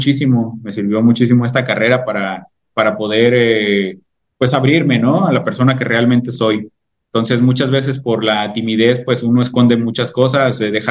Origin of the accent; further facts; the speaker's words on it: Jacona, Michoacán, Mexico; Soy de Jacona, nací en Jacona, Michoacán. Es un pueblo que está, no, pueblo y ciudad, a un lado de Zamora.